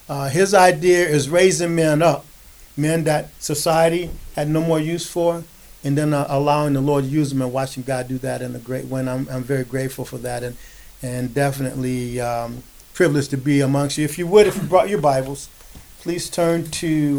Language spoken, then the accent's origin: English; Los Angeles, California, United States; I grew up in South Central Los Angeles back in the 60s. I was there for the 65 riot, for the 92 riot. I'm a homeboy from the hood.